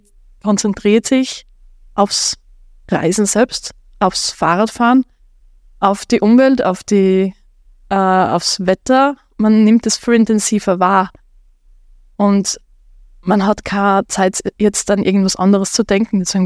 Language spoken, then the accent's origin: German; Premstätten, Styria, Austria; Ich komme aus Bremstetten, südlich von Graz.